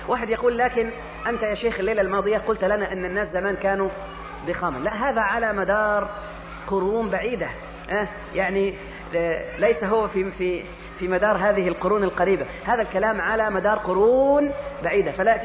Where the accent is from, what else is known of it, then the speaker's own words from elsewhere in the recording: Egypt; ما الذي عندنا في مصر طعامان مشهوران جدا لا يستغني عنهما مصري